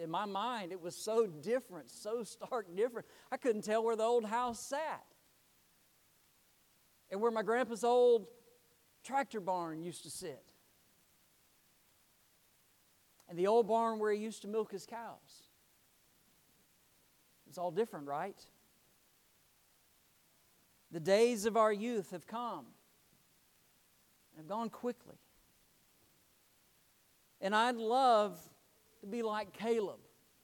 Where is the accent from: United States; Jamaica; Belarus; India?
United States; Florida; there was a time when Kevin and I were just little boys growing up in Florida somewhere